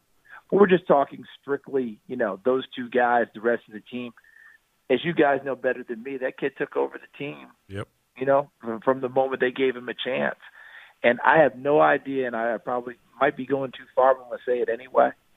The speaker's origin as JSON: {"language": "English", "region": "New York", "country": "United States", "tie": "born or raised there", "said": "You know, look, I grew up in New York State, so I feel like I know Giants fans pretty well."}